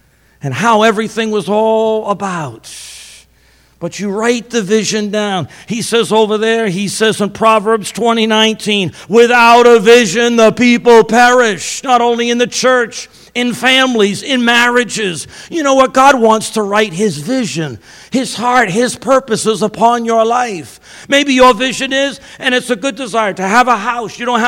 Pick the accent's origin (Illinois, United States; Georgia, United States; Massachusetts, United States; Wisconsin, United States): Massachusetts, United States; So in 1977, I'm from Massachusetts, and I had enrolled at Eastern Nazarene College in South Boston, in a city called Quincy, Mass.